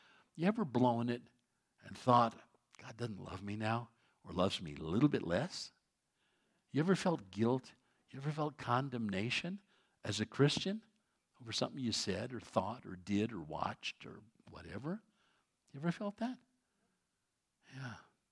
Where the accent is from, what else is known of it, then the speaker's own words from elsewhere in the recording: New York City, New York, United States; when I was a kid growing up in the Catholic Church in New York City, back when they had Latin masses